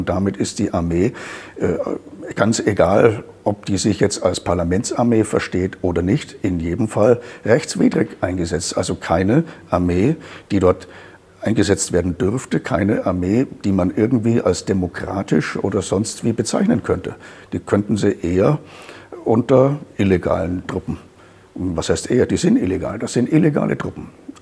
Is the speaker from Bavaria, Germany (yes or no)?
yes; Bavaria, Germany; Ich bin Bayer, ne, und komme trotzdem nach Berlin.